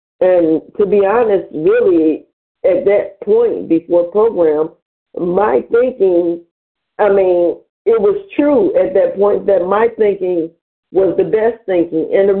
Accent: Cleveland, Ohio, United States; I'm from Cleveland, Ohio.

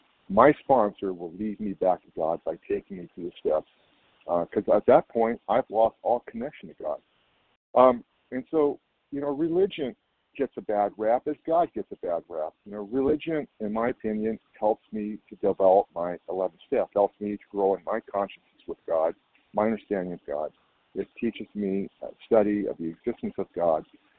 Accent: California, United States; I'm from California.

